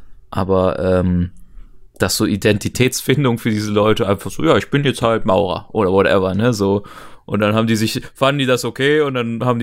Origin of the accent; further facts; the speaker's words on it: Düsseldorf, North Rhine-Westphalia, Germany; weil es einfach eine coole Stadt ist, auch als Düsseldorfer.